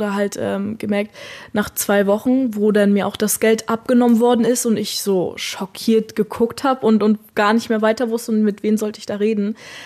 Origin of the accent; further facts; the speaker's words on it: eastern Germany, Germany; now in Switzerland; Nee, ich komme aus Deutschland, aus einer Kleinstadt, genau, oben im Osten.